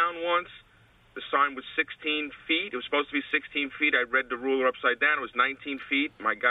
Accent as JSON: {"language": "English", "town": "Queens", "region": "New York", "country": "United States", "tie": "born or raised there", "said": "I grew up in Richmond Hill, Queens. I'm out in Long Island now."}